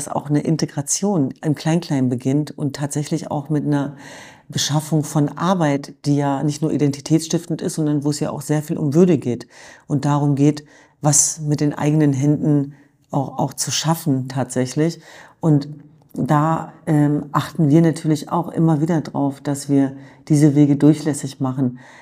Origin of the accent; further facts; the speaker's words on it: Hanover, Lower Saxony, Germany; Also ich komme ja aus Hannover-Linden